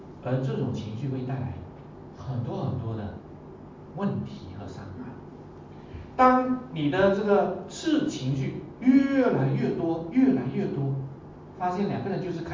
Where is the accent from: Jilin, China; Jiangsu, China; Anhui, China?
Jiangsu, China; Suzhou; accent: Suzhou; 我们苏州话有时候讲话难听哈